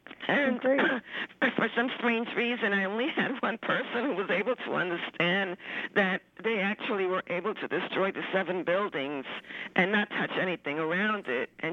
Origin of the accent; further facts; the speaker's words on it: Queens, New York, United States; Yes, hi. I'm from Queens, Eve.